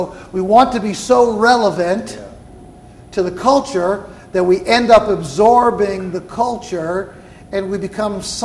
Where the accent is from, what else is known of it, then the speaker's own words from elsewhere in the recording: St. Louis, Missouri, United States; And in my hometown, St. Louis, there's a place called The Hill.